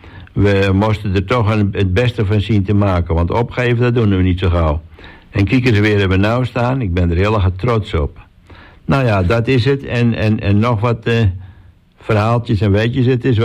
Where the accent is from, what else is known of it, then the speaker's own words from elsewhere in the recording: Bodegraven, South Holland, Netherlands; also born or lived in Zoetermeer; now in Texel, Netherlands; En sinds 2016 woon ik op Texel. Maar ik kom eigenlijk uit Bodegraven. En na 7 jaar ben ik in de tijd verhuisd naar de grote stad Zoetermeer. Sinds 2016 ben ik bij mijn schoonmoeder op Texel gaan wonen.